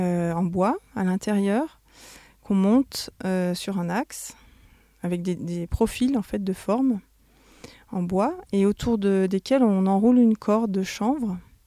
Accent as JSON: {"language": "French", "town": "Die", "region": "Auvergne-Rhône-Alpes", "country": "France", "said": "je suis de Die. Je suis installée en tant que céramiste depuis 2005 à la Griotte."}